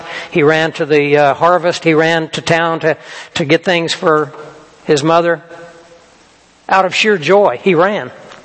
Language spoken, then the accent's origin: English; Kansas, United States; You know, I grew up in Kansas. My father was a runner in the 30s.